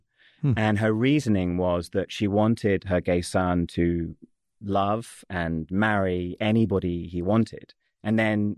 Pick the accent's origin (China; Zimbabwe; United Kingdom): United Kingdom; accent: British; Okay, so I am British, as you can tell by my accent.